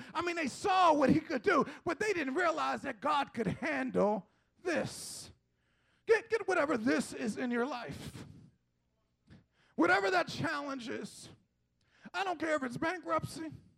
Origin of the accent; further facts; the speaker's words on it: Philadelphia, Pennsylvania, United States; You have to realize that I am a boy from Tasker Projects.